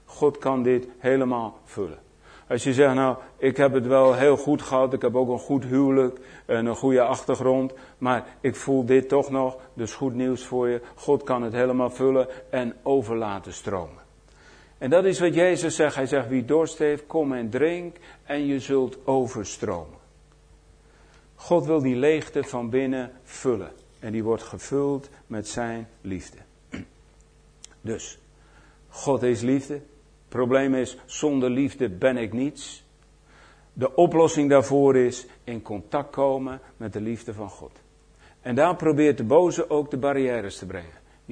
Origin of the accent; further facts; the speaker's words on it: Netherlands; Nou, wij zijn Nederlanders, dat is oké.